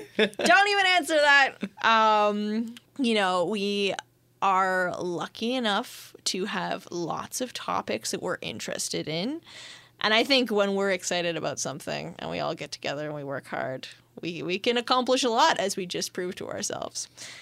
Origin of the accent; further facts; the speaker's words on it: Canada; I'm very Canadian, too, with the French.